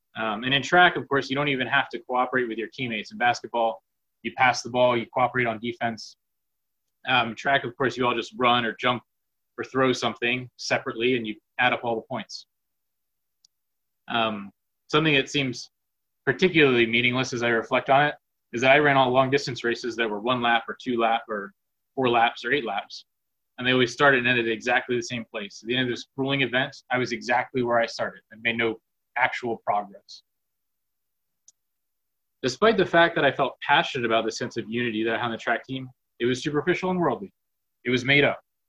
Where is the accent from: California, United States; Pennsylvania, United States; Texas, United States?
Pennsylvania, United States; I grew up right outside of Philly, went to a large public high school there with 4,000 students.